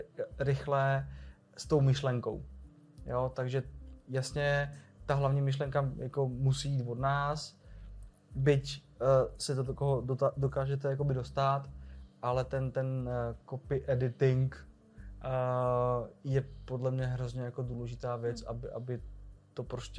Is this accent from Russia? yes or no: no; Slovakia; Czech is a second language; já jsem Slovák a já nemám prostě tu češtinu jako takhle zmáklou, že bych tu gramatiku sypal z patra